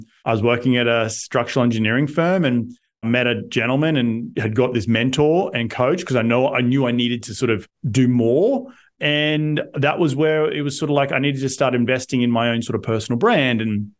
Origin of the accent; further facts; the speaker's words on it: Australia; moved away as an adult; now in United States; I only discovered RIA when I moved to the US. So it was beginning of 2012. It was like 2 weeks fresh off the boat. I was at my first event going as an Australian